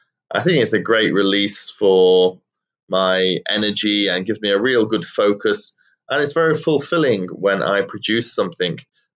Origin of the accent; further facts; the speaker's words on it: England, United Kingdom; Well, even though I grew up in England, we were, of course, taught English.